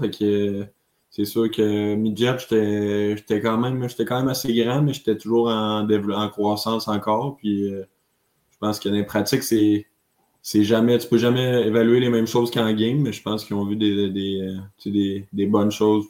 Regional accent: Neuville, Quebec, Canada; Ouais, moi je viens de Québec, Neuville plus précisément, vers l'ouest. J'ai grandi à Québec

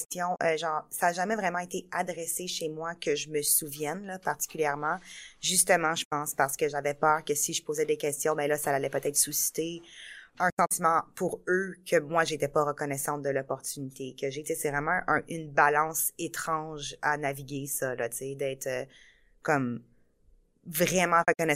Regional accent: Romania; Je suis roumaine.

